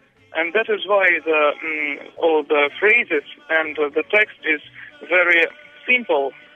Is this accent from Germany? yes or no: no; Moscow, Russia; English is a second language; I'm from Moscow. I'm 27 years old.